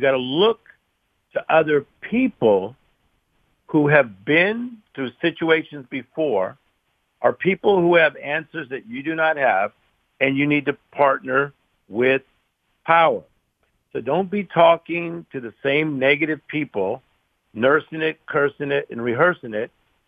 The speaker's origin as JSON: {"language": "English", "town": "Compton", "region": "California", "country": "United States", "said": "You know, we came from Compton, California, seven people in a two-bedroom apartment."}